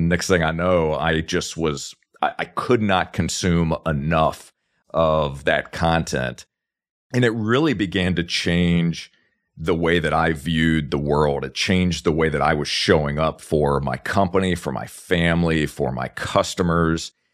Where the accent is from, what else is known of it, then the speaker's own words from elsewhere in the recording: Virginia, United States; now in Florida, United States; Born and raised in Virginia. That's not where I live today. I'm actually in Florida, where I'm recording this from.